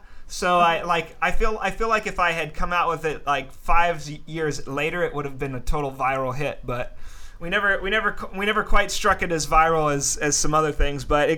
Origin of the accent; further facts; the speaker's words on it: Kansas City, United States; I grew up in Kansas City. I lived on actually both sides of the state line at one point or another. We lived in Brookside, and then we moved out to the Overland Park area for high school.